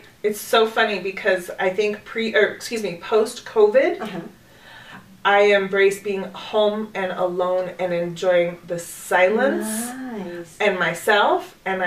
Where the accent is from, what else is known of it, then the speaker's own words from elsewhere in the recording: Colorado, United States; So my time growing up in Colorado, public school, public education, a mixture of private education